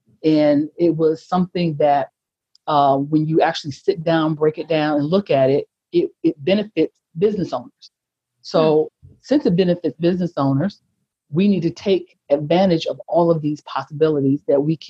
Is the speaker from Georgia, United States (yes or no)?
no; Detroit, Michigan, United States; I'm from Detroit, Michigan. I actually live in a suburb of Detroit now.